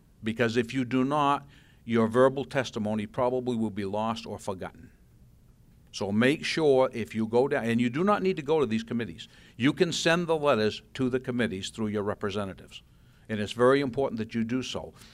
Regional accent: Lancaster, New Hampshire, United States; My wife and I were born and raised in Lancaster, moved to Colebrook, and we were Flatlanders.

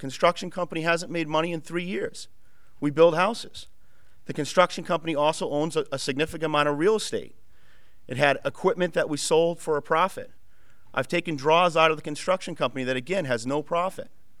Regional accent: Farmington, United States; am from the southern part of the state. I'm from Farmington. I actually share a Senate district with Conway

